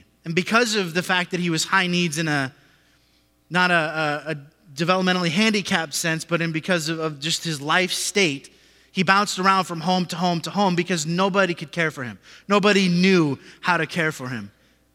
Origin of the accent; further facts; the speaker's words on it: Santa Cruz, California, United States; And I'm from Santa Cruz, California. Long way from home, but I love it here.